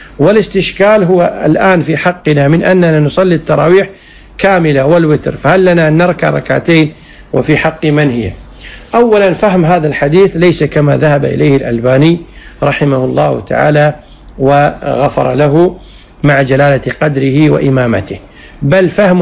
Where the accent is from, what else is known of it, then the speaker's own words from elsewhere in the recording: Kuwait; وكذلك وزارة الأوقاف عندنا في الكويت، الهيئة الشرعية، اللجنة الشرعية أفتت بذلك